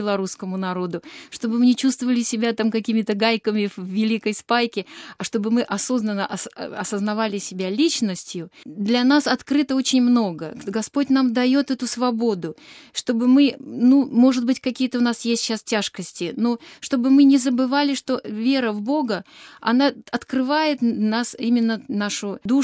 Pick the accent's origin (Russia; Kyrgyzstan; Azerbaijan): Azerbaijan; Baku; я недобре ведаю белорусскую мову, потому что я родилась в Баку. У меня папа был военный, и поэтому 40 лет я там прожила. Но читаю я по-белорусски хорошо, молюсь я по-белорусски хорошо